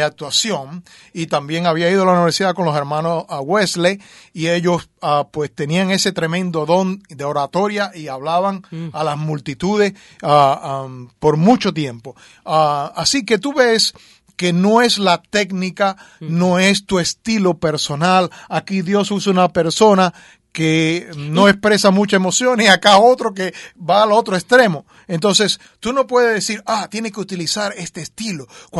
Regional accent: Cuba; Yo grito mucho más que él porque soy cubano.

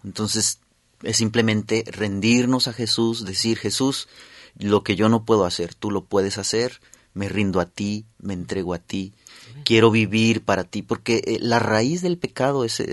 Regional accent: Mexico; moved away as an adult; now in Houston, United States; soy nacido, criado en México a los 18 años.

